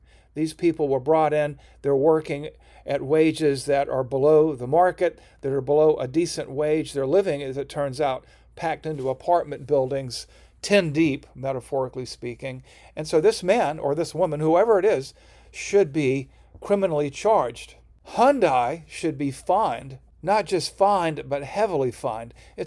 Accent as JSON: {"language": "English", "town": "Savannah", "region": "Georgia", "country": "United States", "tie": "born or raised there", "said": "And here they are doing it again near Savannah, Georgia, my hometown."}